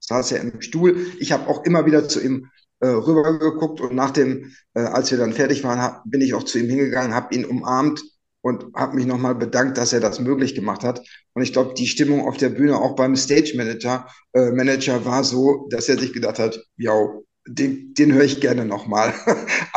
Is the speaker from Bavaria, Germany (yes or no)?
no; Münster, North Rhine-Westphalia, Germany; Detlef und ich, wir kommen ja beide aus Münster